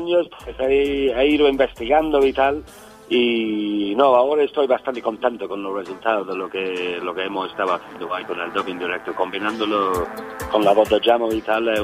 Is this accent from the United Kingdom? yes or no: yes; England, United Kingdom; Spanish is a second language; yo soy del norte de Inglaterra, y la verdad de dónde soy yo, pues, por así decirlo